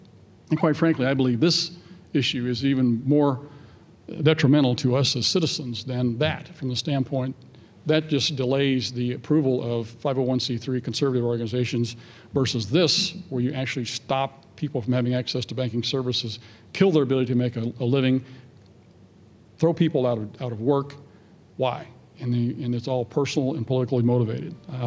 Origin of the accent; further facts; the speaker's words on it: Missouri, United States; In my home state of Missouri, there are 44 banks at the end of 2015